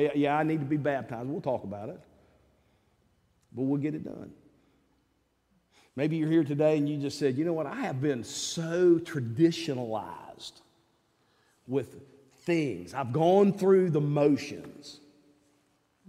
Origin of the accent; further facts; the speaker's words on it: the South, United States; We're from the South. Somebody always has cookies and cakes and all that around, you know.